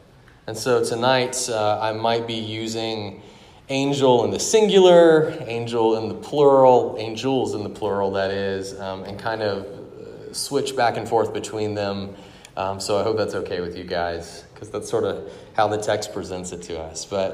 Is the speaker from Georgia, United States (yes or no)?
yes; Georgia, United States; now in California, United States; Now, I grew up in Georgia.